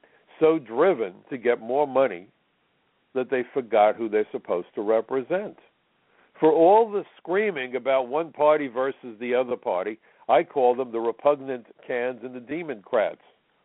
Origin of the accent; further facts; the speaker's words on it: New York, United States; born there; If you were born in Puerto Rico, you are as American as I am. And I was born in New York.